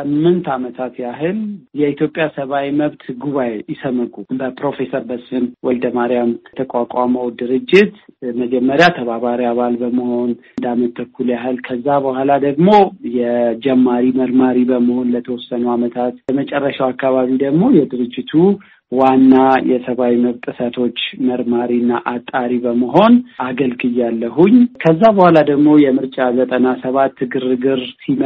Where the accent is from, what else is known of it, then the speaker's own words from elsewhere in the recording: Addis Ababa, Ethiopia; born there; moved away as an adult; ትውልዴም አዲስ አበባ ነው።